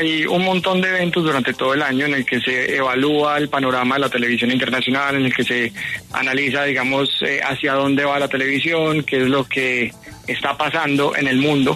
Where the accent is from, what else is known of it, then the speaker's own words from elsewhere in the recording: Colombia; Como colombiano, mi interés más que todo es poder mostrarle a todas las personas en nuestro país que es algo posible